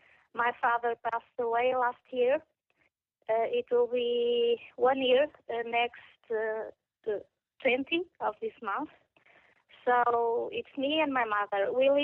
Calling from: Portugal; I'm calling from Portugal.

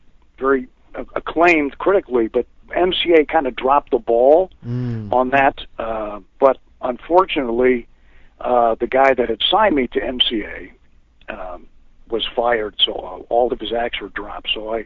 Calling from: Danbury, Connecticut, United States; also born or lived in Cape Cod; I'm calling from my home state of Connecticut.

